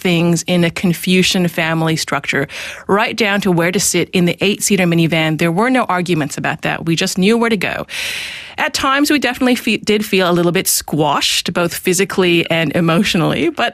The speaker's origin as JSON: {"language": "English", "town": "Vancouver", "region": "British Columbia", "country": "Canada", "tie": "born or raised there", "said": "I grew up in Vancouver in Canada with my parents, my three siblings, and at different times in my life, both sets of grandparents in the same house."}